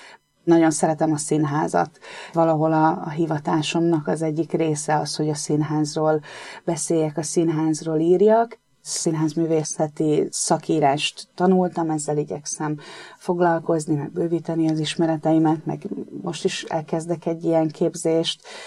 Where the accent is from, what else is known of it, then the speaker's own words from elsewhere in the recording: Esztergom, Komárom-Esztergom, Hungary; Esztergomba. Én esztergomi vagyok.